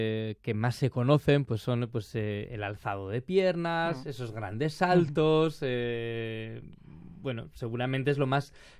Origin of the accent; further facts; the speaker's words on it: Errenteria, Basque Country, Spain; Que empecé con 6 años en mi pueblo, en Herrentería, cerca de San Sebastián, en el grupo de danzas tradicionales de allí